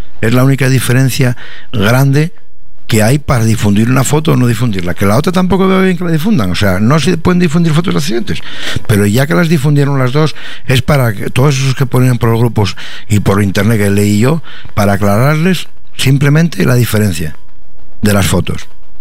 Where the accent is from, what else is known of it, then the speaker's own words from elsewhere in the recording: Tineo, Asturias, Spain; me siento orgulloso de ser de Tineo, de mi pueblo